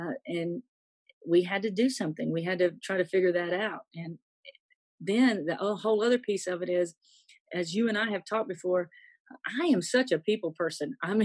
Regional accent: Mississippi, United States; And I grew up in Mississippi and I saw some of the worst things you could ever imagine happen to a person just because of the color of their skin.

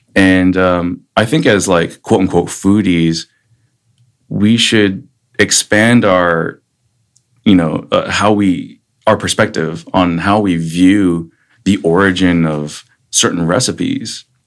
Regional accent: Los Angeles, California, United States; I love Chinese food. Like, the what some would call traditional Chinese food from China, but I'm also American. I grew up in LA.

